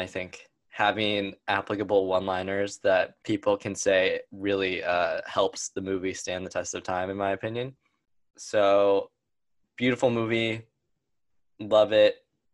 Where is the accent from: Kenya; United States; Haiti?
United States; Los Angeles, California; as I've drilled into everybody over the last 10 weeks, born and bred in Los Angeles